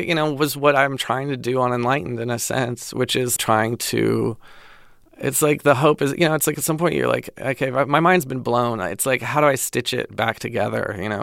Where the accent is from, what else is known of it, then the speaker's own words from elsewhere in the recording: Pasadena, California, United States; also born or lived in Connecticut; I remember I grew up in Pasadena in a very kind of homogenous, kind of suburban existence. And then I went to college at Wesleyan University in Connecticut